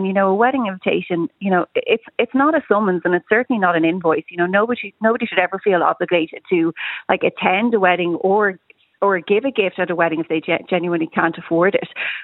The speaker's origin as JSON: {"language": "English", "country": "Ireland", "said": "I don't know if we'll get to a point as Irish people where we'll turn up to a wedding or any other event, you know, with not even a card or some sort of small gesture."}